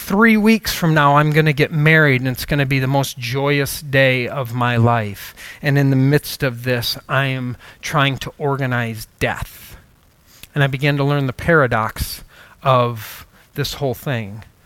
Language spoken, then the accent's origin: English; Hudsonville, Michigan, United States; If you're not familiar with Muskegon, it's not Hudsonville. And I grew up in Hudsonville.